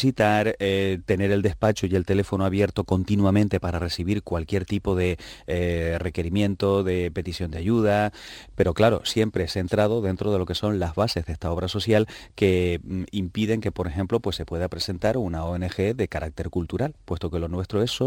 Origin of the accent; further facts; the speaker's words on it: Canary Islands, Spain; ese capital social que nosotros tenemos como pueblo canario, como pueblo tinerfeño, es absolutamente imponderable.